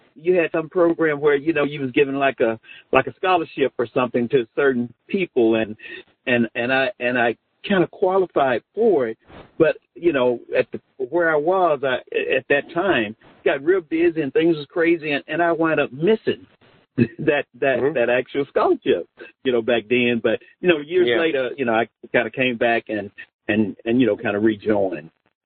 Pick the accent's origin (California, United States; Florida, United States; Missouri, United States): California, United States; Los Angeles; I'm from L.A.